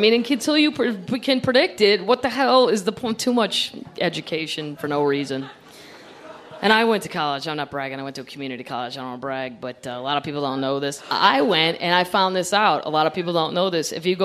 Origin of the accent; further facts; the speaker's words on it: Midwest, United States; I'm like, because I'm from the Midwest. We did not get the memo that the Mexicans were a-coming. We had no idea.